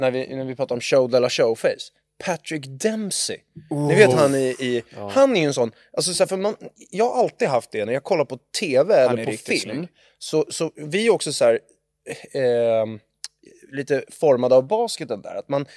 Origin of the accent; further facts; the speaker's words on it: Sweden; Vi är ju svenskar liksom.